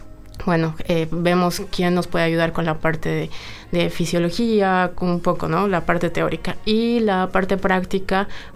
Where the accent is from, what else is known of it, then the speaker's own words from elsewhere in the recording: Bolivia; now in Uruguay; no soy de acá, soy de Bolivia y el Uruguay me ha recibido tan bien.